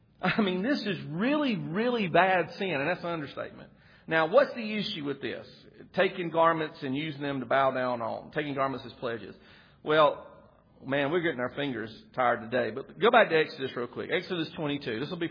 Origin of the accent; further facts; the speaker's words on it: the South, United States; It should, because we grew up in the South, right?